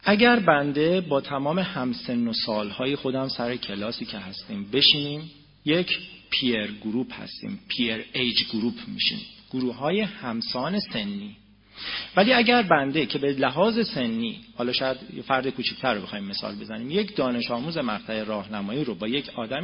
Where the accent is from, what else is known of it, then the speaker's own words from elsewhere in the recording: Iran; بنده به عنوان یک ایرانی مسلمان